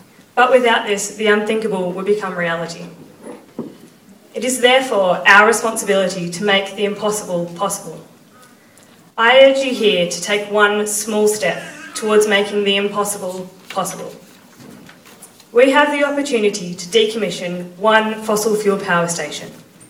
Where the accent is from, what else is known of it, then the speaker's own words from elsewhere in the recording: Anglesea, Victoria, Australia; However, I am here to talk to you today about the Anglesey of 2050 and beyond. What will happen to my hometown, to the people and places that have played such a significant role in my life and my upbringing?